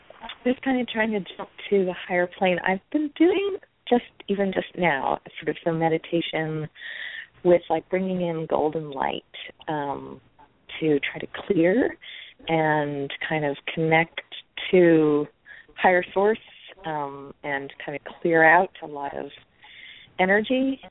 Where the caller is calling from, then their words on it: New York, United States; Hi, I'm calling from New York.